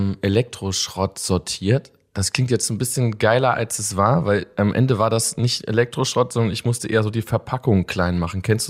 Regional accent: Vlotho, North Rhine-Westphalia, Germany; Ich komme aus Flotow, das ist eine sehr kleine Stadt, 20.000 Einwohner.

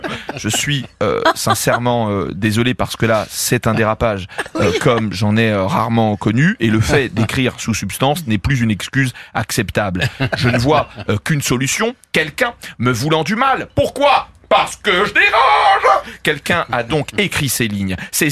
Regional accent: Corsica, France; accent: Corsican; quand je m'énerve, j'ai l'accent corse, et je ne sais pas pourquoi. Peut-être parce que c'est de là d'où je viens

